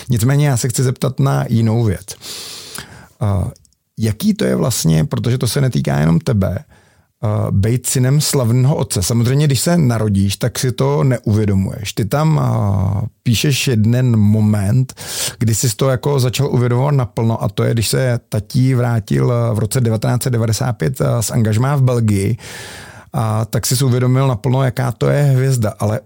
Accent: Plzeň, Plzeň Region, Czechia; my jsme oba Plzeňáci

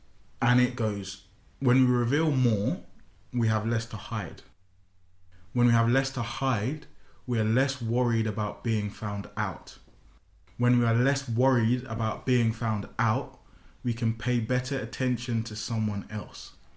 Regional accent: Croydon, London, United Kingdom; This is how I speak. But I grew up in Croydon. I can speak in a lot of slang.

